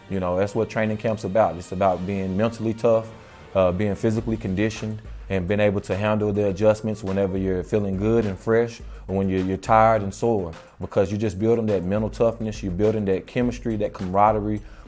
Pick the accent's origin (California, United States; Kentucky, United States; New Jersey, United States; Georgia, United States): Kentucky, United States; Paducah; It's close to home. I'm from Paducah, Kentucky. So my family will be able to come and see me week in and week out